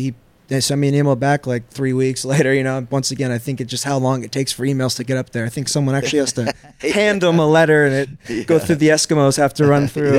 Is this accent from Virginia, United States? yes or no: no; Seattle, Washington, United States; Originally Seattle, Washington.